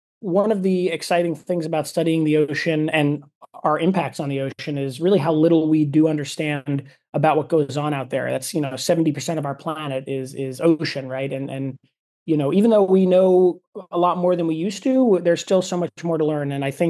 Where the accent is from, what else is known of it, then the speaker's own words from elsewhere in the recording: New York, United States; So as a kid, I grew up in New York City, one of the suburbs of New York City.